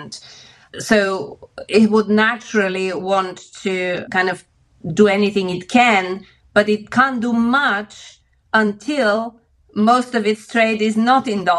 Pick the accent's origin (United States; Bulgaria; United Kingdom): Bulgaria; And bear in mind that I grew up in communism. I was born in Bulgaria when it was communist.